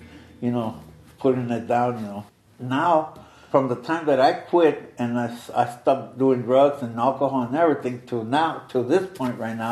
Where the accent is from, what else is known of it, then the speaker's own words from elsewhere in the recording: Chicago Heights, Illinois, United States; I grew up in Chicago Heights. We were that poor, you know.